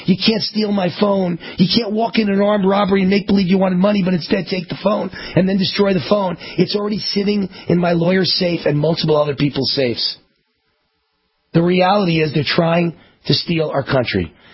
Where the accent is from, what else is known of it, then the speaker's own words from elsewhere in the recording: Nevada, United States; And how about my home state of Nevada?